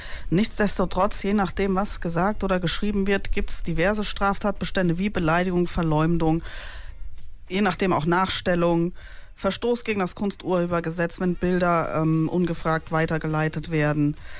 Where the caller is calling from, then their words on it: North Rhine-Westphalia, Germany; Bei uns im Siegerland.